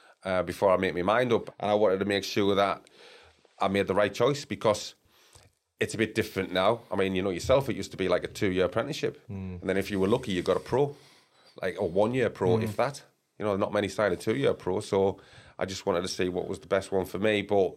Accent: Sunderland, North East England, United Kingdom; I'm from Sunderland.

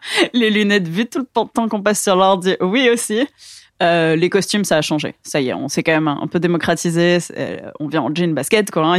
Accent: Southern France, France; Moi, j'ai principalement grandi dans le sud de la France.

